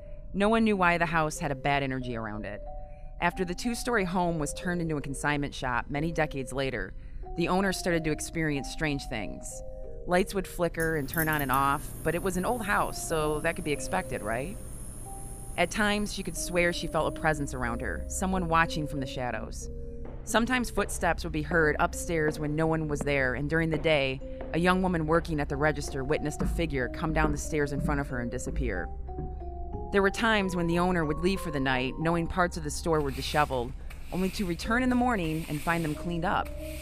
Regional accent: Grand Haven, Michigan, United States; And growing up in Grand Haven, every town has their creepy houses or their stories about homes.

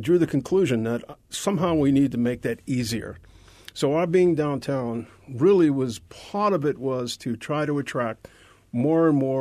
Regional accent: New York, United States; Now, I must tell you, as a New Yorker, waiting on that line, those bridges would have come down.

